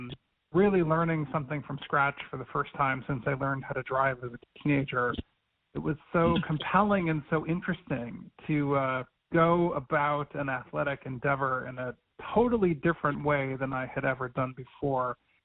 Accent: Cleveland, Ohio, United States; my hometown Cleveland Cavaliers

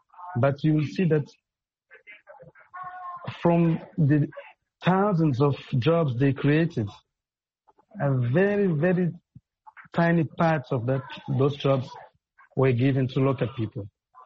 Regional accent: Mozambique; I'm a journalist from Mozambique.

